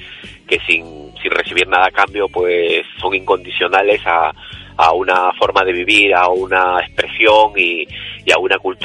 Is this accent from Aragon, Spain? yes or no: no; Pamplona, Navarre, Spain; pero somos de La Iruña y es así